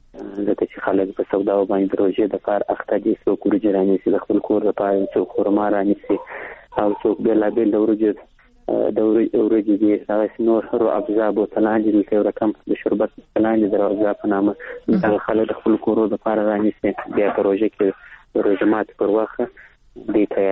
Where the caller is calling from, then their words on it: Kandahar, Afghanistan; کندهار درته تلیفون لیکته وصل سوي